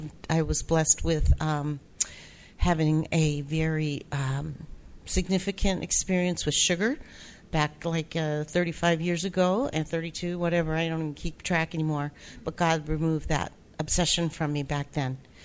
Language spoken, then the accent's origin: English; San Diego, California, United States; I'm a compulsive overeater, sugar addict. I'm from San Diego.